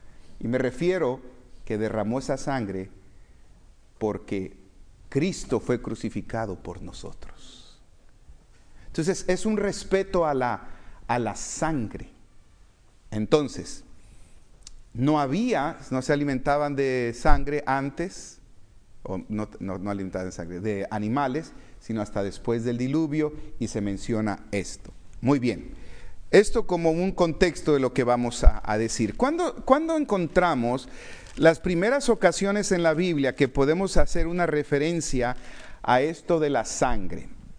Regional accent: Tabasco, Mexico; yo crecí en Tabasco.

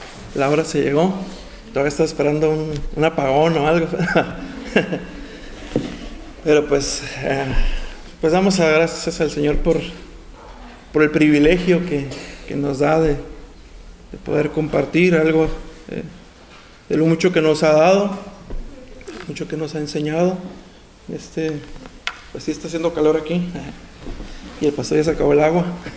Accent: Sinaloa, Mexico; Yo nací en un hogar cristiano. Somos nosotros de Sinaloa.

